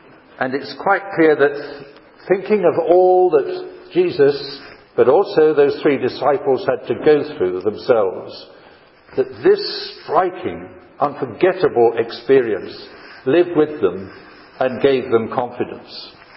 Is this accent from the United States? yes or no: no; Yorkshire and the Humber, United Kingdom; now in Switzerland; I grew up in Yorkshire, and Yorkshire people are given to boasting about that.